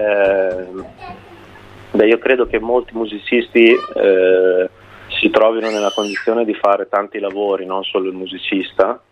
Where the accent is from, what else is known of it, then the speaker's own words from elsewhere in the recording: Emilia-Romagna, Italy; nel paese dove sono cresciuto, nella provincia di Bologna.